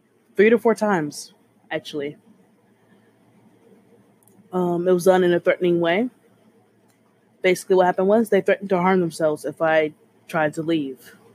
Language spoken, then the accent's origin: English; Texas, United States; Like I said … I'm a Texan in my late 20s.